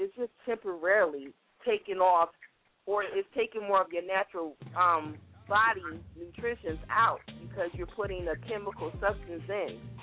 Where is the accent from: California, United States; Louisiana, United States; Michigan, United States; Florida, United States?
Michigan, United States; Detroit; I remember one time my mom, I'm originally from Detroit.